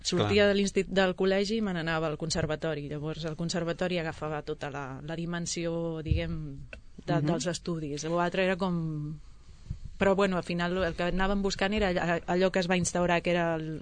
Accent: Sabadell, Catalonia, Spain; Sempre aquí, a Sabadell.

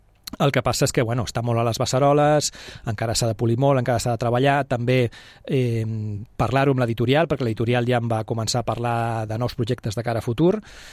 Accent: Sabadell, Catalonia, Spain; moved away as an adult; now in Vilanova i la Geltrú, Spain; nascut i vaig veure fins als 25 anys, quan em vaig casar i me'n vaig anar a Vilanova i la Geltrú. Però jo sempre dic que sóc de Sabadell. A mi quan em pregunten, jo sóc de Sabadell i d'aquí no m'hi treuen.

